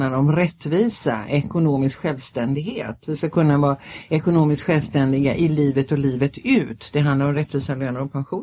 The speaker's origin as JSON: {"language": "Swedish", "town": "Täby", "region": "Stockholm County", "country": "Sweden", "tie": "born there", "also_born_or_lived": "Simrishamn", "said": "från början så är jag född utanför Stockholm, ute i Täby, som då på den tiden var rena landet. Och sen så har jag bott i Stockholm, och sen så flyttade jag. I slutet på 70-talet flyttade jag ner till Skåne, till Simrishamn"}